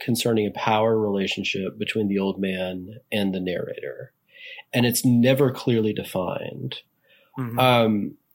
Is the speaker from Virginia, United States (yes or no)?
yes; Richmond, Virginia, United States; They're in Richmond, Virginia, my hometown.